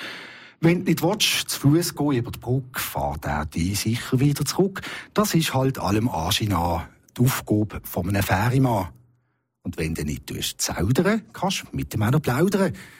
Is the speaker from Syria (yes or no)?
no; Basel, Basel-Stadt, Switzerland; Also grundsätzlich bin ich in Basel aufgewachsen und der Rhein ist ja mein schönstes Gewässer